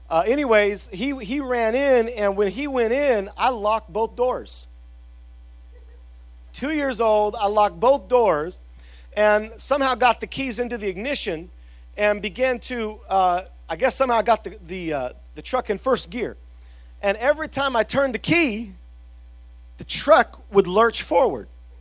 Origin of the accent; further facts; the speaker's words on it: Salinas, California, United States; I grew up in North Salinas near Natividad High School, and 831 represent. No. And so I grew up right there on Lassen Avenue